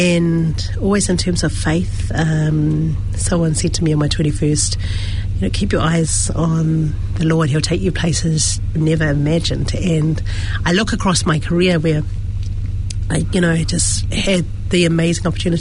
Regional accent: Dunedin, Otago, New Zealand; born there; I was born in Dunedin

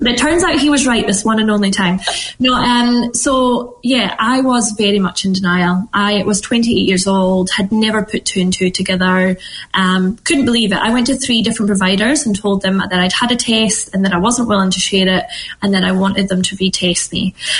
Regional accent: Scotland, United Kingdom; So I'm originally from Scotland, as you can probably maybe guess

